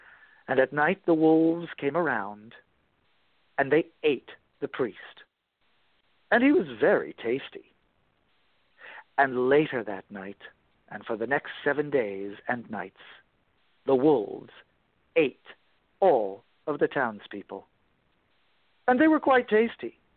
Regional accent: New England, United States; I grew up in New England as an atheist, a devout atheist.

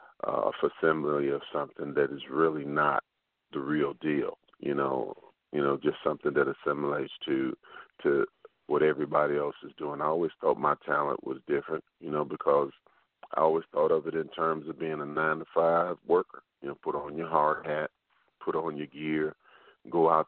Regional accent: Chicago, Illinois, United States; going back for the All-Star weekend reminded me what it was like growing up in Chicago. It was cold.

